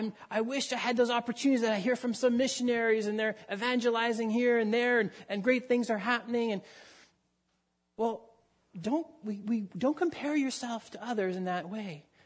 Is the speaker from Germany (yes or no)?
no; Canada; You know, I'm a Canadian, right?